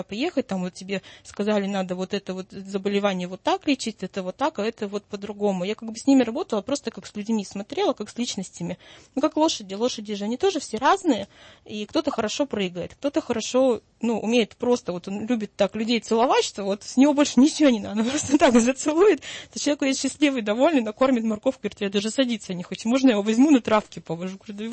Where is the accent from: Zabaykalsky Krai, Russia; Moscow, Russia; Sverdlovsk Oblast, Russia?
Zabaykalsky Krai, Russia; born there; also born or lived in Novosibirsk; Я оттуда родом училась, я в Новосибирске, родилась в Забайкалье, приехала в гости в отпуск